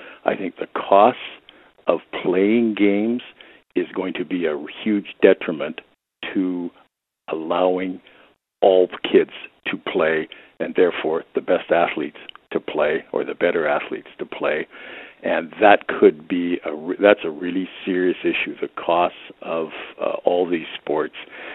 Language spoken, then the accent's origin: English; Victoria, British Columbia, Canada; I grew up in Victoria.